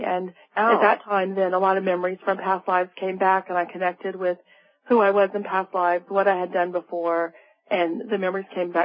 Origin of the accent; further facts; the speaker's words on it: Louisiana, United States; growing up in Louisiana, we had a carport there